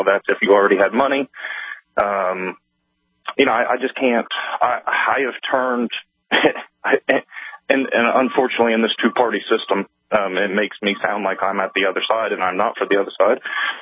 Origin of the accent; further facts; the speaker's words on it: Appalachia, United States; I'm from Appalachia. I feel that most of my area was pro-Trump.